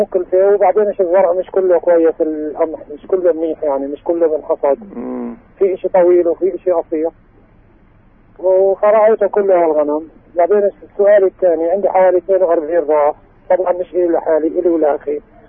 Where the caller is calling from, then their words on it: Hebron Governorate, Palestine; من منطقة الخليل